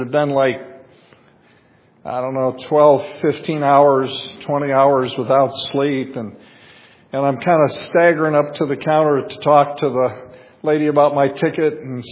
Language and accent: English; Cleveland, Ohio, United States; also born or lived in Erie, Pennsylvania / Willowick, Ohio; I was born in Erie, Pennsylvania, and at 8 years old, my dad got a job at Coit Road Fisher Body General Motors plant. We moved to Cleveland, and I was there to my early teens, and then we moved out to Willowick